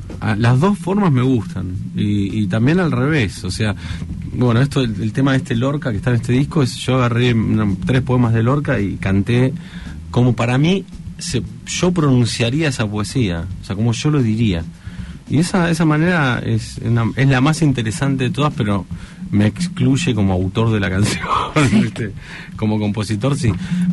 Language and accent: Spanish; La Plata, Buenos Aires Province, Argentina; born there; Sí, nací en La Plata en el año 72.